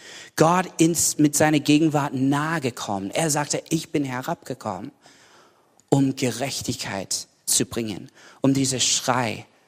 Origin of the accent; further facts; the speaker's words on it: United States; German is a second language; now in Germany; Das war ein bisschen lustig da, mich vorzustellen als Amerikaner.